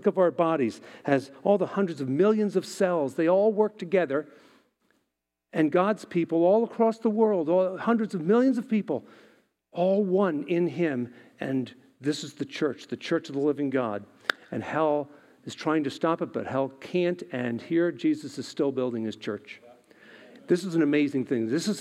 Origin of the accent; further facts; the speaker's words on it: New York, United States; now in Boonville, United States; I'm from Long Island. I came up to Boonville in 1979 to work at WBRV, the voice of the Black River Valley, in 1979.